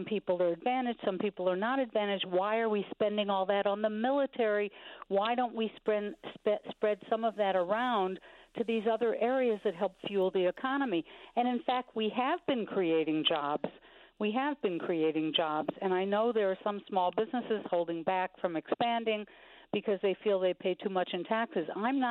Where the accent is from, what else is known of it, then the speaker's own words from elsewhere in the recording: Massachusetts, United States; Massachusetts, my home state, my home region, other places that are innovation hubs around the country